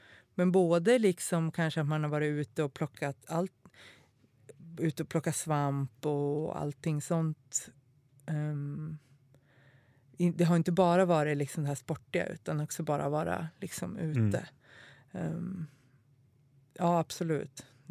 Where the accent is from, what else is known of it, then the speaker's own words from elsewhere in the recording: Köping, Västmanland County, Sweden; gård utanför Köping som ligger i närheten.